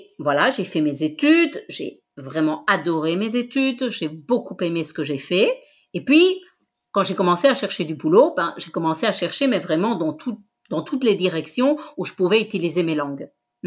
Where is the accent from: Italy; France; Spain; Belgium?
Belgium; born there; alors je suis belge, je suis née en Belgique, mais dans une famille d'origine espagnole. Donc ça veut dire que en Belgique, comme on est un pays multilingue, moi j'ai fait mes études dans le système francophone